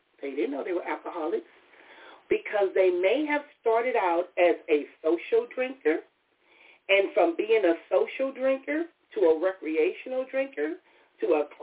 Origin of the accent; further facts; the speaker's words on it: Compton, California, United States; You know, I grew up in Compton, California, which many of you know. And growing up in Compton, I saw a lot of things.